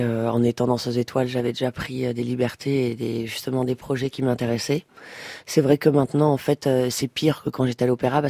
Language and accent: French; Camembert, Normandy, France; Pourtant je viens de la Normandie, à Camembert